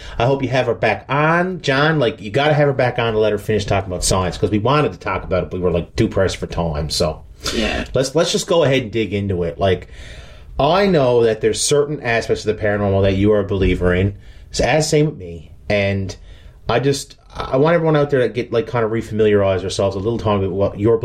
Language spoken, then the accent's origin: English; Newfoundland and Labrador, Canada; I'm from Newfoundland.